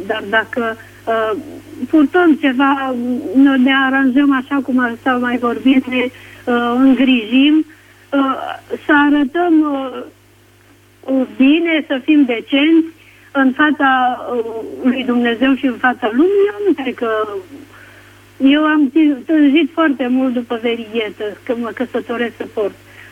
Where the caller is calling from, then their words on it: Aiud, Alba County, Romania; din Aiud.